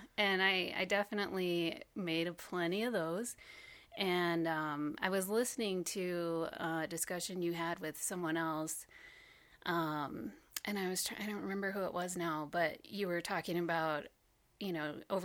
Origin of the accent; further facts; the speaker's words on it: DeKalb, Illinois, United States; No, I'm from DeKalb, Illinois.